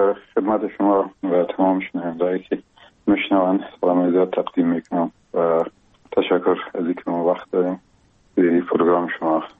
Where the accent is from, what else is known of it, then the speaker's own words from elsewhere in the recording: Logar, Afghanistan; یک قریه با اسم گمران و شیرازه یاد میشه، در اونجا به دنیا آمدیم و اون سالای اول زندگی رو اونجا در آغوش پدر و مادر بزرگ شدیم و در اونجا به اصطلاح ابتدایی مکتب هم شروع کردیم